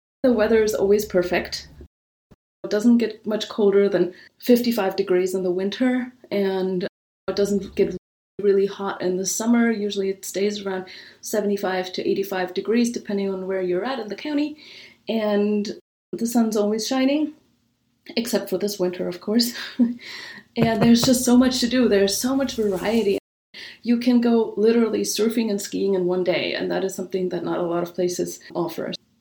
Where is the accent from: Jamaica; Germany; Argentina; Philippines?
Germany; moved away as an adult; now in San Diego, United States